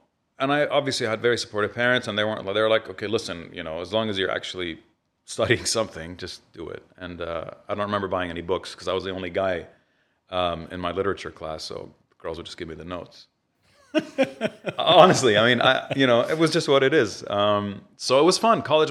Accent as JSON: {"language": "English", "town": "Riyadh", "region": "Riyadh Province", "country": "Saudi Arabia", "tie": "born or raised there", "moved": "yes", "lives_now": "Dubai, United Arab Emirates", "said": "I grew up in Riyadh."}